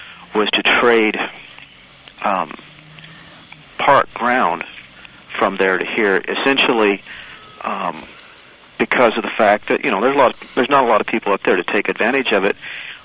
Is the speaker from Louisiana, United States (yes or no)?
no; Alaska, United States; I'm from Alaska, and there's a certain movement up there to get rid of a lot of the national park and Forest Service grounds up there.